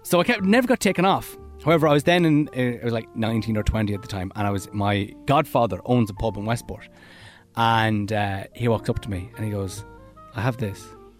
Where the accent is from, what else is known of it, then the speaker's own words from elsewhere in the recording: North West England, United Kingdom; accent: Scouse; I couldn't do a London accent. I could only do a Scouse accent. That's the only accent I had at the time.